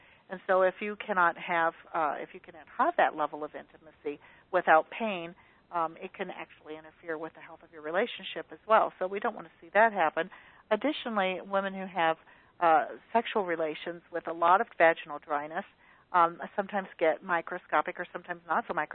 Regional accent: Midwest, United States; Because I always say I'm from the Midwest, so I'm very frugal.

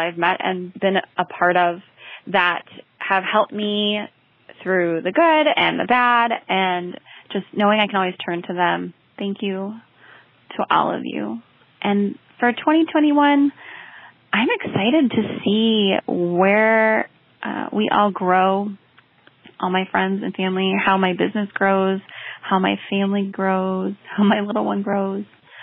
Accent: Lincoln, Nebraska, United States; I'm from Lincoln, Nebraska

